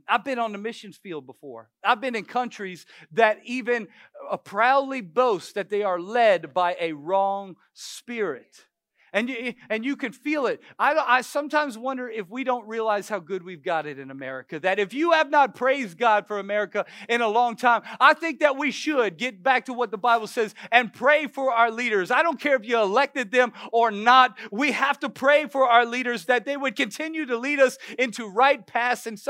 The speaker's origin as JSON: {"language": "English", "town": "New Orleans", "region": "Louisiana", "country": "United States", "tie": "born or raised there", "said": "I grew up in New Orleans. All I had to do was walk around the French Quarter, and it was full of spirits."}